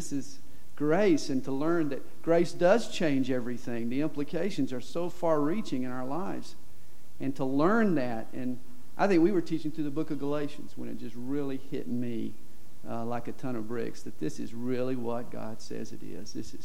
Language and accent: English; Southern United States, United States; For me, I grew up here in the South, and I grew up in a hard shell Baptist church.